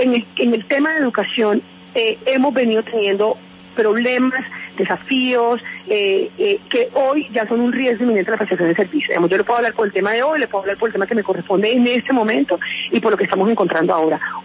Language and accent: Spanish; Barranquilla, Atlántico, Colombia; no solamente soy costeña o barranquillera, porque allá nací y crecí, sino que también tengo familia guajira.